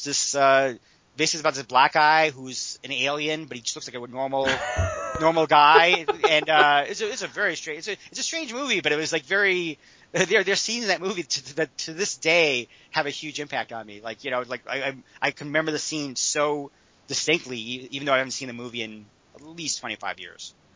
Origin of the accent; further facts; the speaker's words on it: Massachusetts, United States; also born or lived in Connecticut; I was raised in New England. I was in Massachusetts and Connecticut.